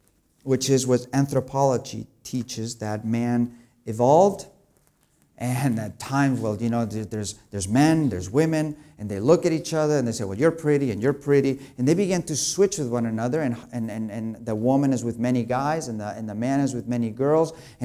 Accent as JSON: {"language": "English", "country": "Spain", "tie": "born or raised there", "said": "when I was raised in Spain."}